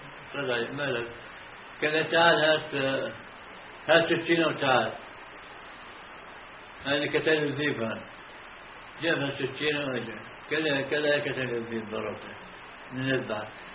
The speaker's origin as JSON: {"language": "Arabic", "town": "Hebron", "region": "West Bank", "country": "Palestine", "said": "من القدس أنا من الخليل من القدس"}